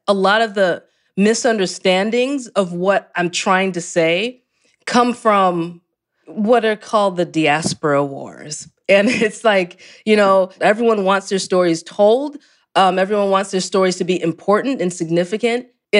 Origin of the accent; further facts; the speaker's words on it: United States; And I'm saying this as an American.